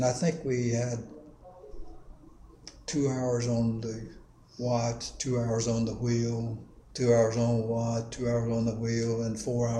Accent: the South, United States; knowing I was from the South and the black man.

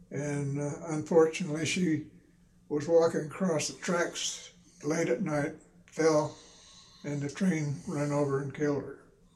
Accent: Warren, Pennsylvania, United States; also born or lived in Spartansburg / Farrell; Mostly it was in Warren, Pennsylvania, and in Spartansburg, Pennsylvania, Farrell, Pennsylvania.

